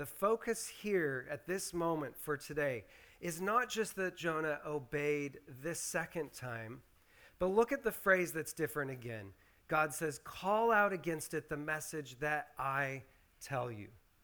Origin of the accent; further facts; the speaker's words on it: Prescott, Washington, United States; But I grew up 30 minutes from there in a little tiny town called Prescott.